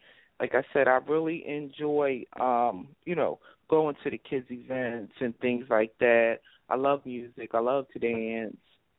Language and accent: English; Camden, New Jersey, United States; Well, we no longer live there, but, you know, we're from Camden, New Jersey, and it was rough.